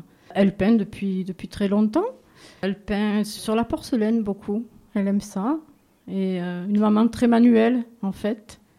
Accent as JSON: {"language": "French", "town": "Port-de-Bouc", "region": "Provence-Alpes-Côte d'Azur", "country": "France", "lives_now": "Le Cannet-des-Maures, France", "said": "je viens du Canet des Morts, dans le Var, mais je suis originaire de Port-de-Bouc, dans les Bouches-du-Rhône."}